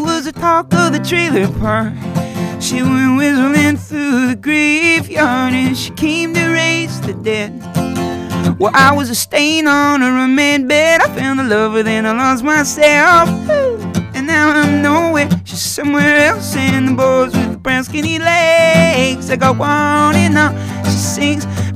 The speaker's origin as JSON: {"language": "English", "region": "California", "country": "United States", "said": "I'm a Californian, true Californian, one of those Californians that has a hard time considering living elsewhere"}